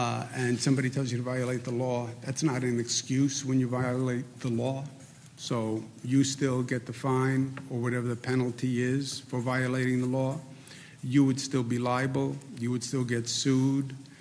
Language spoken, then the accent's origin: English; Queens, New York, United States; I grew up in Queens, you know, I grew up with the NYPD. You know, my neighborhood, a lot of my friends became police officers in New York City.